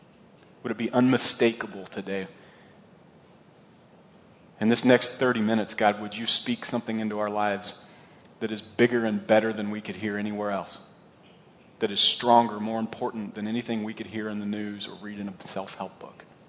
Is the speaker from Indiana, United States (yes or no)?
yes; Ellettsville, Indiana, United States; I grew up in Ellettsville, and I haven't been around Ellettsville for a while